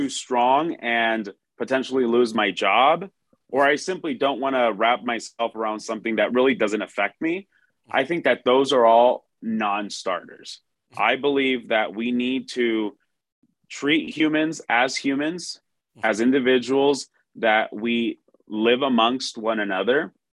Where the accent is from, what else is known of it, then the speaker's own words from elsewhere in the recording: Maryvale, Arizona, United States; I grew up in Maryvale. And Maryvale has always been classified as, the bad part of town.